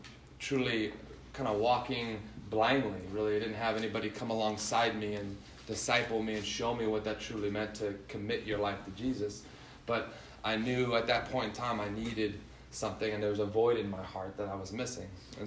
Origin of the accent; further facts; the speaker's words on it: California, United States; I didn't grow up in the church. I was born and raised in Central Valley and two loving parents, two brothers.